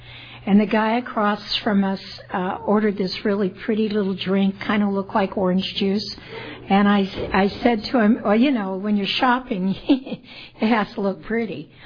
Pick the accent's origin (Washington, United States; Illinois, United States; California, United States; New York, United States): California, United States; Clovis; also born or lived in Fresno; I was born in Fresno, and I was raised in Clovis, small ranching community at the time.